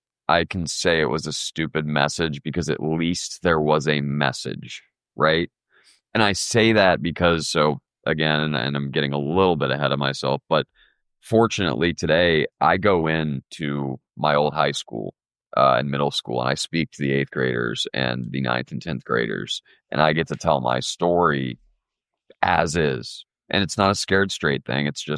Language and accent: English; Columbus, Ohio, United States; I grew up in a well-to-do community. I grew up in Columbus, Ohio. The community I grew up in is it's called Grandview Heights.